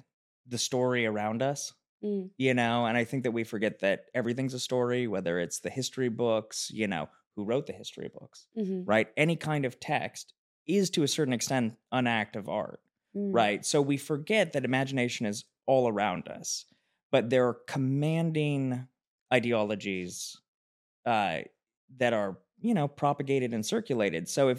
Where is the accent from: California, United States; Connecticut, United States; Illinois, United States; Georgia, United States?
California, United States; Los Angeles; I grew up in Los Angeles, and so everybody I knew was the child of somebody